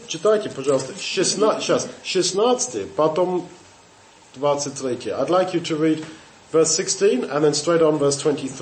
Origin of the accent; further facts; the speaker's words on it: England, United Kingdom; Russian is a second language; Я вырос в Англии в 70-м годах.